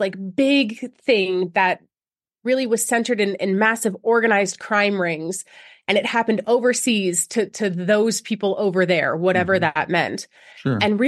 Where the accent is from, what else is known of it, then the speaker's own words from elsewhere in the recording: Canada; when I lived in Wyoming and I was, you know, meeting up with a new friend, trying to figure out work I could do as a Canadian